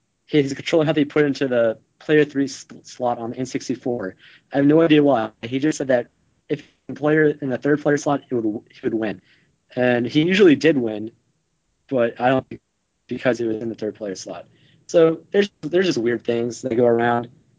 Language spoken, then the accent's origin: English; Louisiana, United States; So, you know, I'm from Louisiana, and they won the Super Bowl back in 2009, 2010